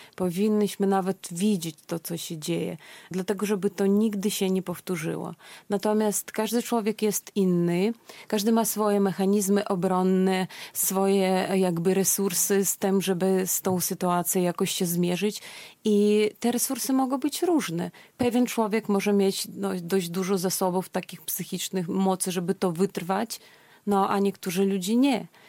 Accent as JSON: {"language": "Polish", "country": "Belarus", "said": "Powiem też, że ja jestem Białorusinką"}